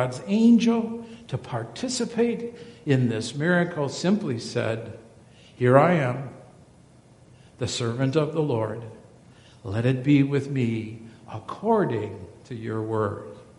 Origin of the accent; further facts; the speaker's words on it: Wisconsin, United States; Maybe it's that vacation in Bermuda in February, because we're from Wisconsin.